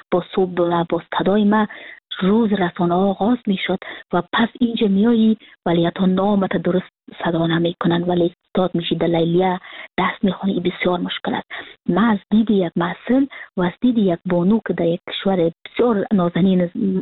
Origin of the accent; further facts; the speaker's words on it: Afghanistan; moved away as an adult; now in Frankfurt, Germany; و من سال 2020 که فرداش 2021 بود کابل ترک کردم و اون روز که سال نو تغییر میخورد من از ترکیه آمدم به فرانکفورت